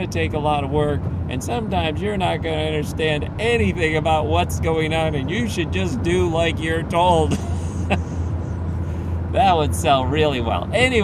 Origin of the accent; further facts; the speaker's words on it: Philippines; English is a second language; And growing up in the Philippines, there were some interesting tensions between Tagalog and English.